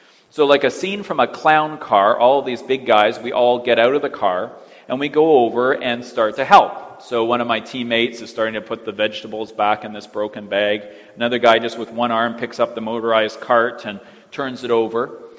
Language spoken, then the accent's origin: English; Winnipeg, Manitoba, Canada; in my hometown of Winnipeg many years ago.